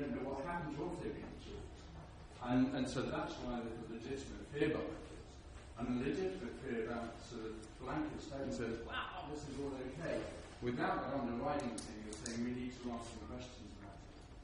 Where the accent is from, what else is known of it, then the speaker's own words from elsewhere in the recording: Ireland; Well, I'm Irish, a journalist